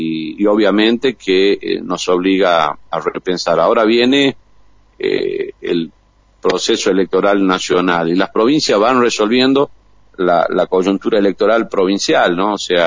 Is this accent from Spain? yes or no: no; northern Argentina, Argentina; porque no somos malos los norteños cuando hablamos de los porteños